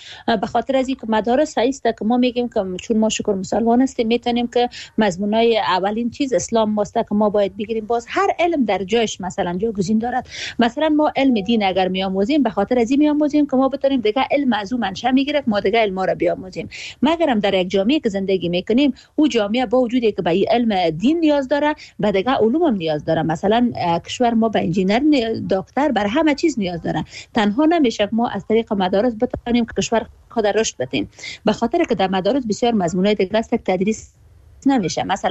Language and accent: Persian; Afghanistan; نیاز افغانستان یا وطن خودم رو هر جایی که باشه